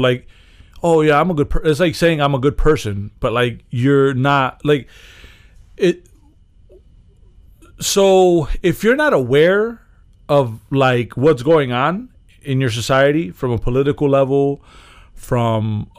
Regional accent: Chicago, Illinois, United States; Like, we're from Chicago.

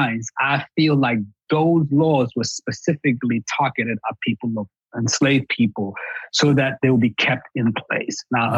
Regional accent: Ghana; when I was a kid growing up in Ghana, I felt like I was bullied to think that I was ugly.

